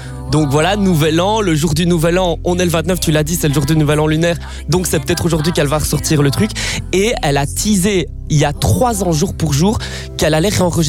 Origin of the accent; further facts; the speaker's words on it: Liège, Wallonia, Belgium; je viens de Liège en même temps, hein, c'est normal.